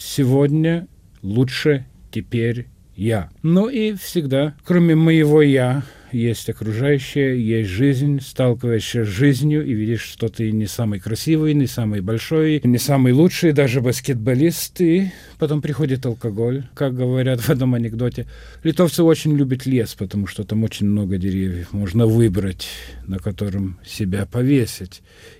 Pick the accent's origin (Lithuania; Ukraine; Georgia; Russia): Lithuania; Я сам из Северной Литвы, и Литву можно разделять на две части.